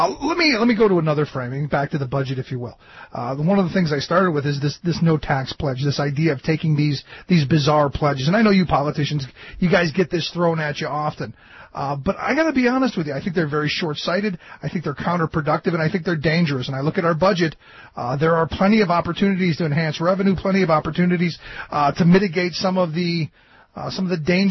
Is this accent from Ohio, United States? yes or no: yes; Cleveland, Ohio, United States; now in Pennsylvania; where I grew up in Cleveland, trash pickup was something that was done by the city. It was in your taxes. I moved to Pennsylvania.